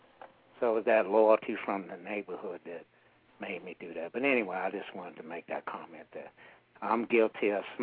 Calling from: Denver, Colorado, United States; I'm calling from Denver, and I had a buddy of mine in Leavenworth.

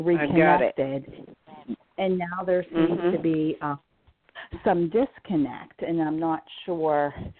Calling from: Pennsylvania, United States; I'm calling from Pennsylvania.

